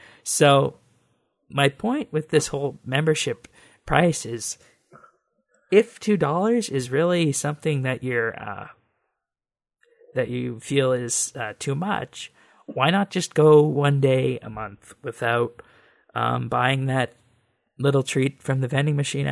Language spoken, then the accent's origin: English; Canada; I'm from Canada